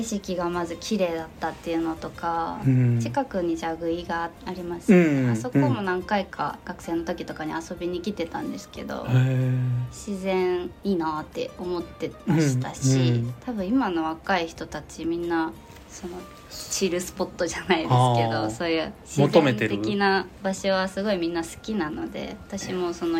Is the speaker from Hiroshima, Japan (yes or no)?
yes; Kabe, Hiroshima, Japan; moved away as an adult; 出身は、広島の安佐北区の壁っていうところで、